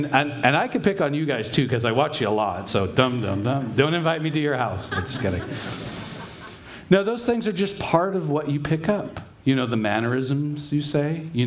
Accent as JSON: {"language": "English", "town": "Long Beach", "region": "California", "country": "United States", "tie": "born or raised there", "said": "But where I grew up in Long Beach, everything was passed down."}